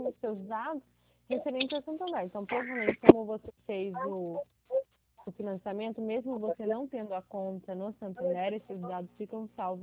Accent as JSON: {"language": "Portuguese", "town": "Foz do Iguaçu", "region": "Paraná", "country": "Brazil", "said": "Não, não, eu sou de longe, eu sou aqui de Foz do Iguaçu."}